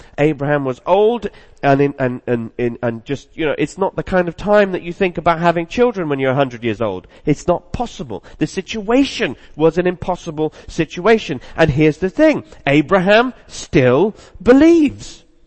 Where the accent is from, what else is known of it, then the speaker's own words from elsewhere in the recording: the South, United States; I grew up in the South, in the States, where deer were quite prevalent